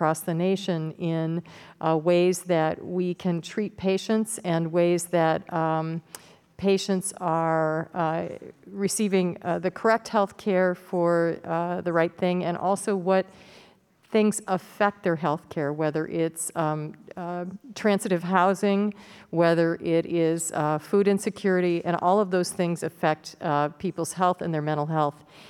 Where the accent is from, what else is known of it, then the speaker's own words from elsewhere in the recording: United States; I'm from Linn County for the new people on the committee